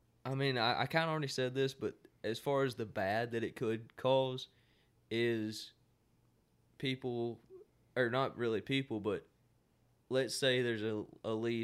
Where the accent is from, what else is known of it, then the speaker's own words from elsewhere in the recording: Florida, United States; Even in Florida, like I'm from Florida, I've hunted a good bit in Florida, a decent bit.